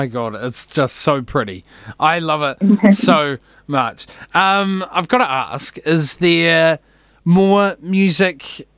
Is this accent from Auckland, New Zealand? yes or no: yes; Auckland, New Zealand; I'm actually from Auckland, so I don't know why I said that.